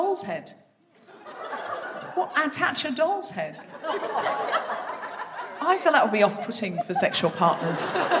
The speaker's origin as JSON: {"language": "English", "region": "London", "country": "United Kingdom", "said": "I'm from London"}